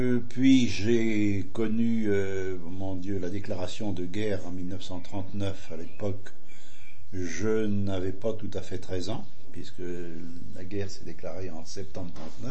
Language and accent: French; Savenay, Pays de la Loire, France; born there; now in Saint-Sébastien-sur-Loire, France; Je suis né à Savenay, en Loire dite inférieure à l'époque, Atlantique maintenant.